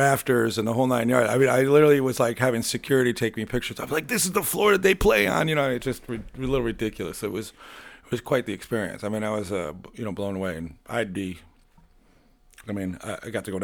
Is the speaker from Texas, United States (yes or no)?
no; New York, United States; I'm growing up in New York.